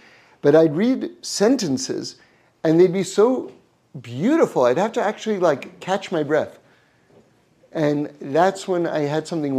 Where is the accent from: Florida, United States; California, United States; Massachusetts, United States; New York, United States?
New York, United States; New York City; So I grew up in New York City, and on 79th Street and Broadway, right in the middle of Manhattan there